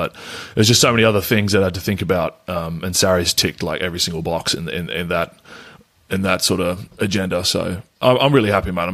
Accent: Perth, Western Australia, Australia; moved away as an adult; now in London, United Kingdom; Like I came here as I was 22, but I was still a kid. Like I was living at home in Perth when I moved over.

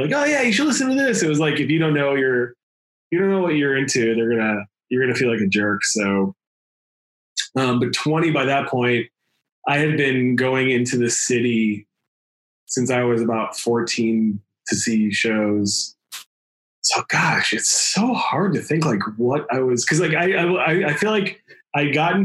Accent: Chicago, Illinois, United States; I grew up and lived in Chicago at that time

